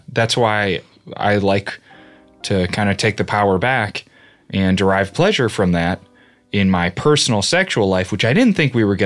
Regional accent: Midwest, United States; I grew up in the Midwest in like a very like kind of Slovak.

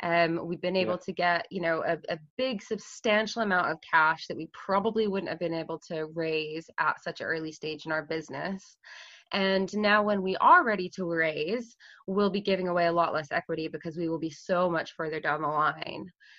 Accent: Texas, United States; also born or lived in Scotland; So I grew up, I was born in Scotland, but I grew up in Texas, where my mom and her family are.

